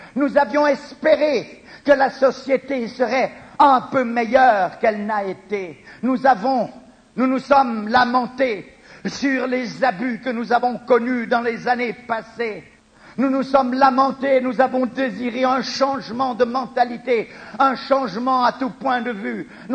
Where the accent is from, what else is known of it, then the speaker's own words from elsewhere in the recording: Gabon; J'ai grandi au Gabon et lorsqu'il y a la saison des pluies, le terrain est une terre argileuse comme du savon mouillé.